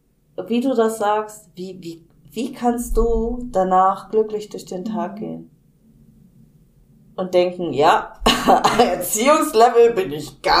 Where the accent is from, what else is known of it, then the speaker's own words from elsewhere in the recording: Germany; ich komme aus Deutschland